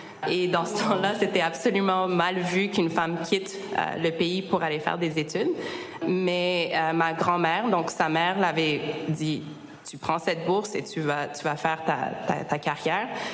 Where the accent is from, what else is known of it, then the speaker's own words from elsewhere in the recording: Montreal, Quebec, Canada; also born or lived in Calgary; Je suis moitié chilienne, moitié tchèque. Je suis née à Calgary, mais j'ai grandi pas mal toute ma vie à Montréal.